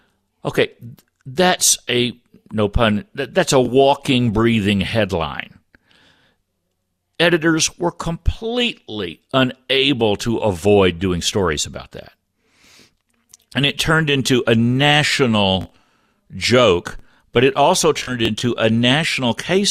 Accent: Texas, United States; growing up in Texas, you know, my whole family has green and gold blood from Baylor University, and I have 2 degrees from Baylor. I speak fluent Southern Baptist in Texas

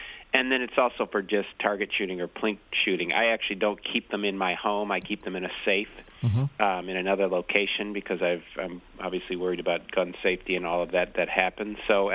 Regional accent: Michigan, United States; moved away as an adult; I mean, I grew up in Michigan, but I settled in Texas about 20-something years ago.

